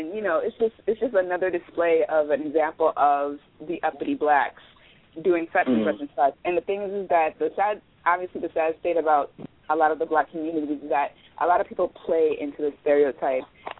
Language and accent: English; Brooklyn, New York, United States; especially the Black church community, I'm from Brooklyn